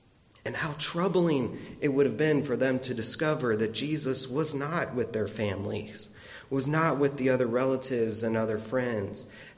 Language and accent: English; Florida, United States; Now, growing up in Florida, leaving a kid or an animal or anything inside the car was a very dangerous thing because cars heat up very quickly.